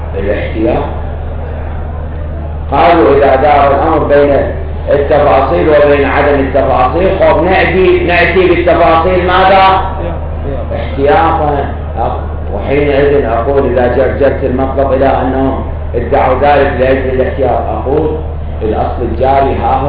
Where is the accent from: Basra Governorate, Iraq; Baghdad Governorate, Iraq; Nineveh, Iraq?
Baghdad Governorate, Iraq; Baghdad; أنا كنت من بغداد.